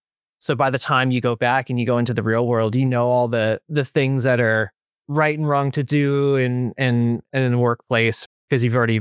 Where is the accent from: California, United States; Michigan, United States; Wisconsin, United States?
California, United States; Thousand Oaks; I grew up in Thousand Oaks.